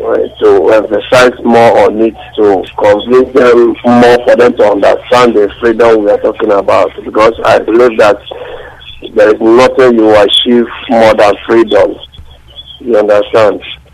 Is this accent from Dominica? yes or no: no; Afibo, Ebonyi, Nigeria; now in Dakar, Senegal; From Igbo, Ebonyi State, Afibo.